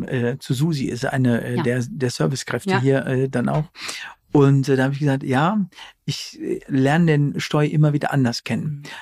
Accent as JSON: {"language": "German", "region": "North Rhine-Westphalia", "country": "Germany", "lives_now": "Bavaria, Germany", "said": "Ich habe als Westfale habe ich Weißwurst mit süßem Senf"}